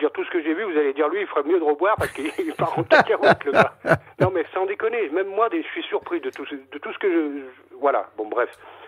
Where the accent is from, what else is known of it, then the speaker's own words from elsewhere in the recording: Lyon, Auvergne-Rhône-Alpes, France; moi, je suis lyonnais à la base. Je me suis installé dans l'Ain, ça fait 2 ans.